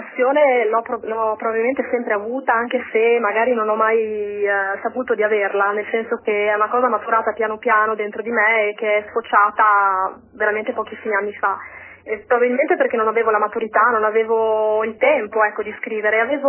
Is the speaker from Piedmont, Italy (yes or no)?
no; Bologna, Emilia-Romagna, Italy; perché io sono nata e vissuta a Bologna